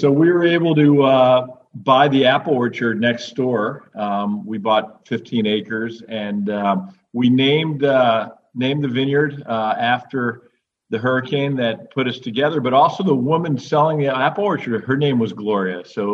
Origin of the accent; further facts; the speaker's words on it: New York, United States; And we tied the boat up in Largemont, New York, and I grew up in Westchester County.